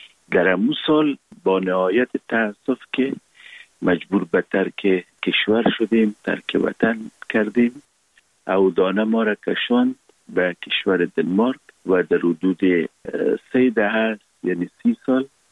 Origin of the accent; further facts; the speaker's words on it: Kabul, Afghanistan; born there; و پدر فقیدم در کابل زندگی کردن و من متولد کابل هستم. در فامیل روشنفکر و منور و کارمند دولتی به دنیا آمدیم.